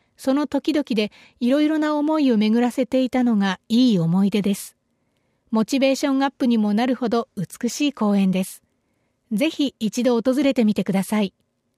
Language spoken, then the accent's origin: Japanese; Chiyoda, Tokyo, Japan; 私は千代田区で生まれ育ちました。小さい頃の散歩コースということもあり慣れ親しんだ場所ですが